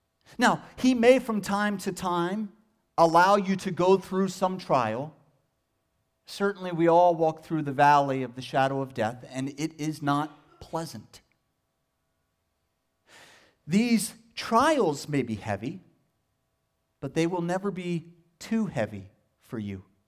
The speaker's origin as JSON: {"language": "English", "region": "Pennsylvania", "country": "United States", "tie": "born or raised there", "said": "I grew up near Lancaster County where the Amish are."}